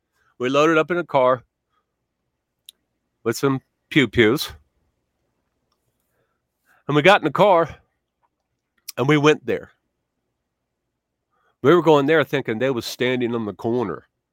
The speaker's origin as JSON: {"language": "English", "town": "Pine Hills", "country": "United States", "tie": "born or raised there", "said": "Yeah, man, but growing up in Pine Hills, I got ate up with it, man."}